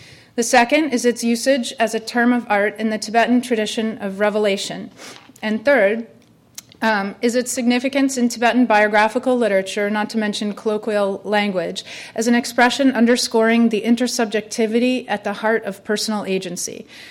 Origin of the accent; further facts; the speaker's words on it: Boston, Massachusetts, United States; one, I'm a person, and two, I'm from Boston.